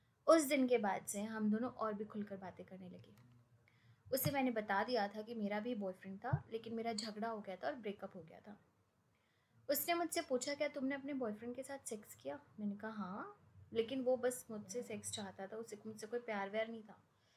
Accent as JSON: {"language": "Hindi", "town": "Lucknow", "region": "Uttar Pradesh", "country": "India", "said": "मैं लखनऊ की रहने वाली हूँ।"}